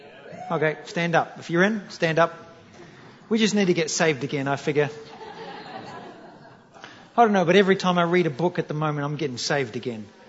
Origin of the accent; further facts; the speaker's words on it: Feilding, Manawatū-Whanganui, New Zealand; I come from Fielding, New Zealand. What good could come out of Fielding?